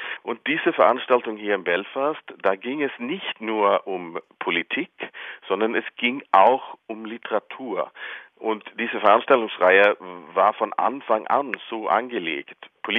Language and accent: German; Sweden; Ich muss sagen, zuerst glaube ich als Schwede